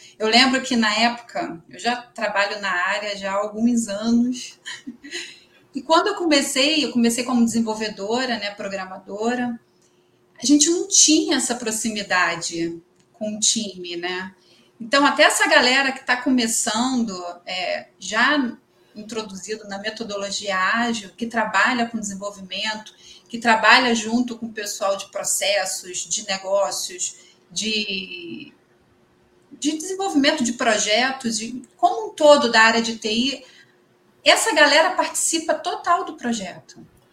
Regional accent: Rio de Janeiro, Brazil; also born or lived in Campos; Mas moro no Rio de Janeiro desde 2 anos de idade. Tenho 48 anos.

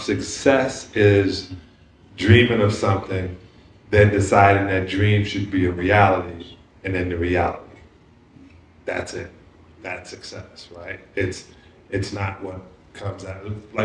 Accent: Brooklyn, New York, United States; I'm from Brooklyn, New York.

